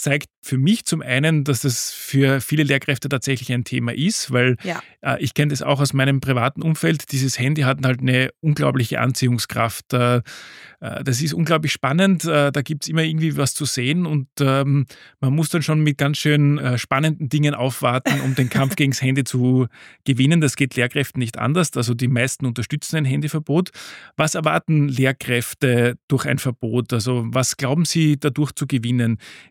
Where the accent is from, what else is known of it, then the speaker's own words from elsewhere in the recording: Austria; Also du kannst es hören wahrscheinlich. Ich bin Österreicher, mein Sohn geht in Österreich in die Schule.